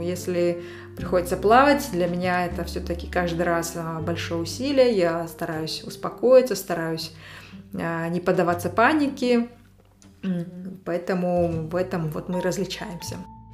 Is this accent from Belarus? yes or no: no; Kazakhstan; moved away; Казахстан – это моя родина. Хотя я говорю, что я родилась в Советском Союзе, тем не менее, Казахстан – это моя родина, это страна, где живут мои родные, и часть моего сердца все равно всегда будет в Казахстане.